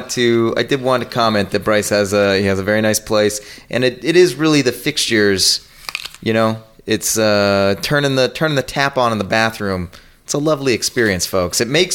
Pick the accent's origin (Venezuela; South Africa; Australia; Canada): Canada; As a Canadian